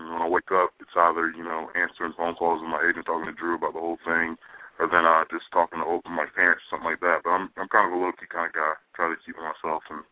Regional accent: South Carolina, United States; born there; I'm going back where my family's from. You know, I was born in South Carolina, too, and all my family's there.

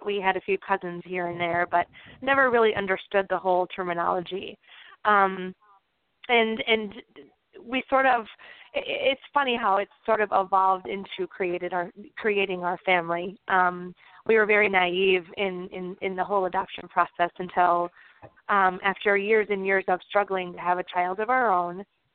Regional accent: Michigan, United States; My husband and I are both Caucasian, and we're from the Upper Peninsula. You know, we maybe had 2 or 3 families who were, you know, who were diverse in our area growing up.

